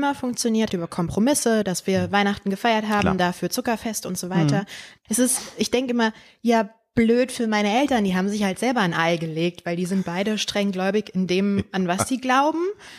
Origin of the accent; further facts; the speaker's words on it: Berlin, Germany; Und Berlin war und ist meine Heimat.